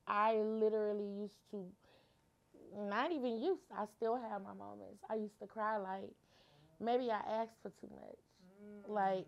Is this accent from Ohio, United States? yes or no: yes; Cleveland, Ohio, United States; I mean, it's so funny because I'm from Cleveland, but I don't be outside.